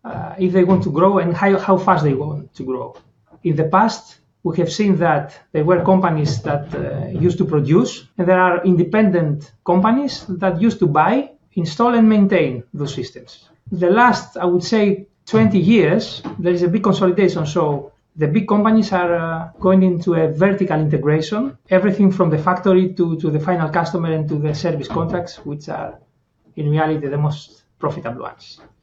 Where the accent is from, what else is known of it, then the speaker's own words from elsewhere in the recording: Greece; I'm from Greece originally.